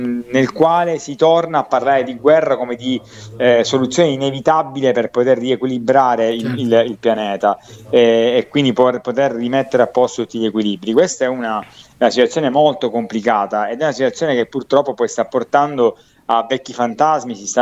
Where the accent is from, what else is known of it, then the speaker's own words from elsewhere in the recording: Sicily, Italy; è veramente a me da siciliano fa venire i brividi